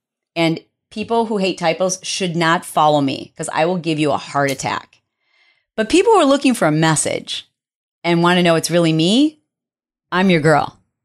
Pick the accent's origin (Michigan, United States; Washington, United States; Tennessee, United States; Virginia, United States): Michigan, United States; Detroit; Now, I am from Detroit, and a hooptie is what we refer to as your first car